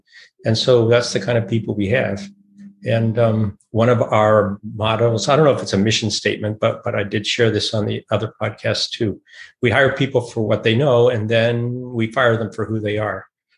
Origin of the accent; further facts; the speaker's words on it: Sudan; born there; So I was born in Sudan, Africa.